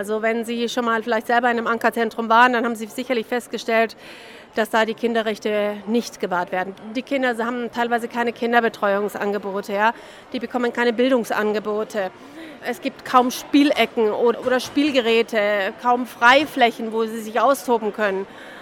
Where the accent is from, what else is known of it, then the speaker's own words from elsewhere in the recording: Augsburg, Bavaria, Germany; wenn wir hier in Augsburg, ist meine Heimatstadt, mit positivem Beispiel vorangehen